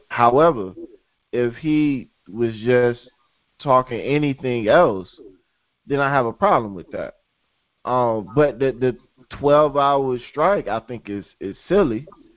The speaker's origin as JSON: {"language": "English", "region": "Florida", "country": "United States", "tie": "born or raised there", "moved": "as an adult", "said": "But as an adult, you know, especially an adult that's now left Florida and gets to look at the state that I grew up in, born and raised in, from a different light, different perspective, it's kind of embarrassing."}